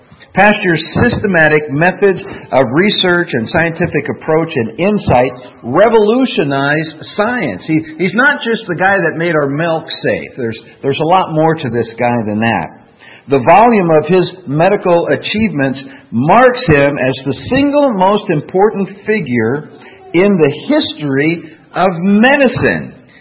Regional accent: Rochester, Minnesota, United States; I can remember when this first happened, growing up in Rochester, Minnesota.

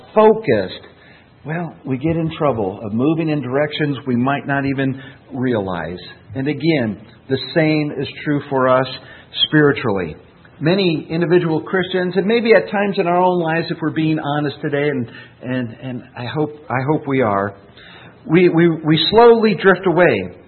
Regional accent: Minnesota, United States; I've been a fairly landlocked individual growing up in Minnesota.

